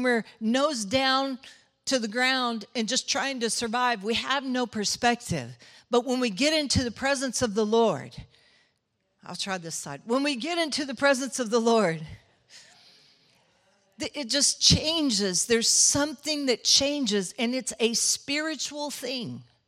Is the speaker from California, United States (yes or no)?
no; Texas, United States; I know we're from Texas, so there's got to be somebody in here who does deer hunting.